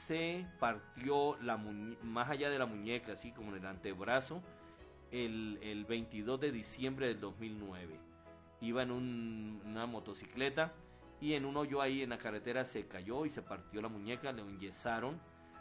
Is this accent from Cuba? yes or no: no; Colombia; now in Dominican Republic; me quedé como misionero allá en República Dominicana. Ya juramenté, ahora en el año 2000 soy colombo dominicano.